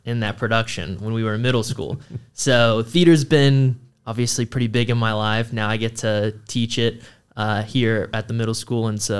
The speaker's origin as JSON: {"language": "English", "town": "Chattanooga", "region": "Tennessee", "country": "United States", "tie": "born or raised there", "said": "And I grew up in Chattanooga. Went to Chattanooga Central High School, didn't have a theater teacher"}